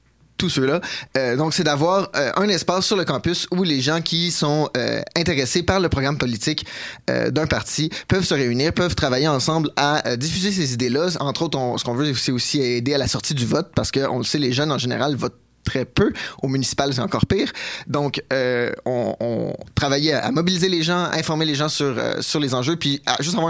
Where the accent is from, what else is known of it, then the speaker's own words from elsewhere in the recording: Saint-Hyacinthe, Quebec, Canada; je suis d'origine de Saint-Hyacinthe, la première ville au Québec à avoir mis en place là, un système de compostage au municipal.